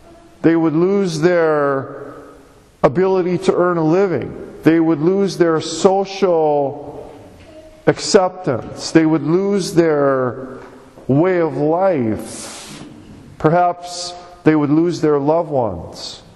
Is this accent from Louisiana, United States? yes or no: no; Wisconsin, United States; I grew up in Wisconsin, and we would average probably 70, 80 inches of snow a year